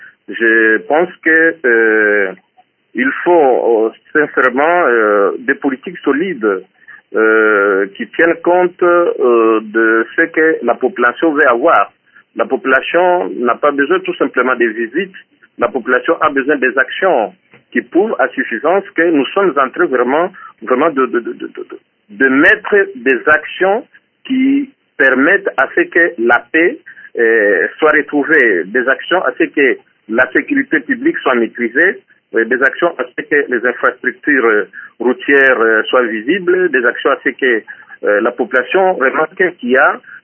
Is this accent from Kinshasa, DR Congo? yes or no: no; Walikale, North Kivu, DR Congo; j'ai été élu à Goma, mais je suis originaire de Walikale.